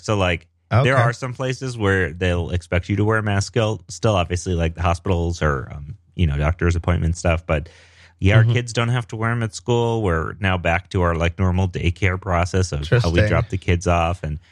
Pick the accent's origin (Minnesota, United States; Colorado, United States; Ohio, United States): Colorado, United States; Denver; I'm a developer from Denver, Colorado